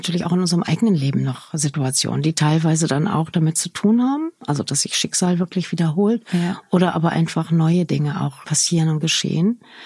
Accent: Namibia; now in Germany; Weil ich komme aus einer Flüchtlingsfamilie und einer Auswanderungsfamilie und bin dann ja quasi da aus meiner Heimat Namibia dann nach Deutschland gekommen.

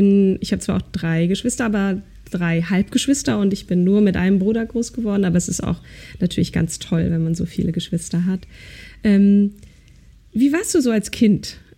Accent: Schleswig-Holstein, Germany; Ich bin in Dithmarschen groß geworden, also nicht ganz so weit.

